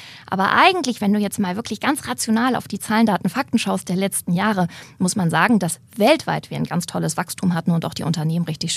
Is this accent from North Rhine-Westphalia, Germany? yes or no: no; Hamburg, Germany; ich komme ja aus dem Norden, aus Hamburg.